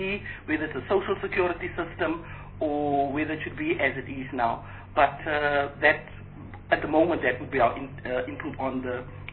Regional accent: Western Cape, South Africa; I'm from the Western Cape

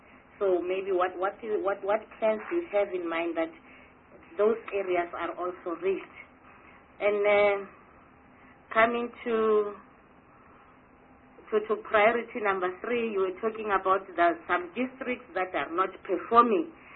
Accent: Mpumalanga, South Africa; I'm coming from Mpumalanga in the area that is called former KwaNdebele area

